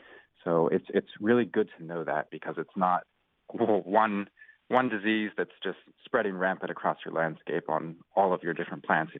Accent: Zimbabwe; also born or lived in Cape Town, South Africa; now in United States; I grew up in Zimbabwe actually, and 14 years in Cape Town, South Africa.

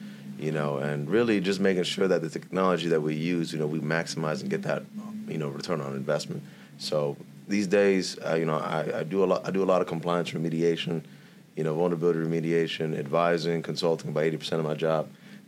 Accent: San Diego, California, United States; Yeah, I'm from the West Coast, man. You know, San Diego, California, you know, born and raised.

